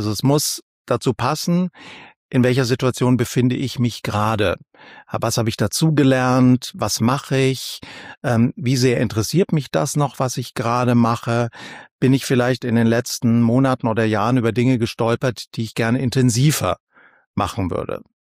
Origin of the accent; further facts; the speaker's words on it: Bavaria, Germany; so als Franke, da ist ein Schlawiner, ist ja jemand, der so ein kleiner Betrüger ist